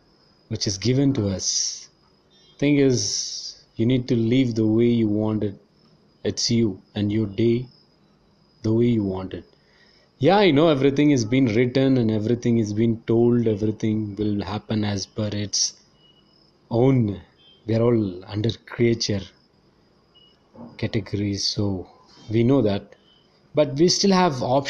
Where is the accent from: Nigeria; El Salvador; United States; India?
India; Bangalore, Karnataka; I'm from Bangalore, India